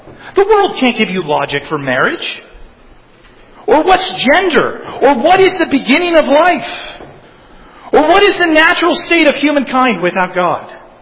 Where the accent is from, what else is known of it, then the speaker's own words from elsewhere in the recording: California, United States; in my home state of California